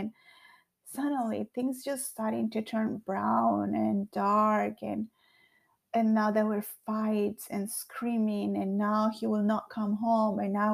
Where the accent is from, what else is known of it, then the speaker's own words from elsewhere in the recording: Bello, Antioquia, Colombia; also born or lived in Medellín; So I'm from Medellin, Colombia, from a small town, Bello. It's a very small, crazy place. Lots of things happen there. Mostly single mother town. Mostly the workforce is women. It's a big community.